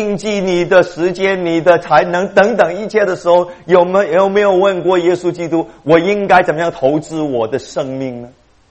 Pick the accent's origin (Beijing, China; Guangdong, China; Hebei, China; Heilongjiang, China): Guangdong, China; 我们中国人都差不多，特别是我们广东人。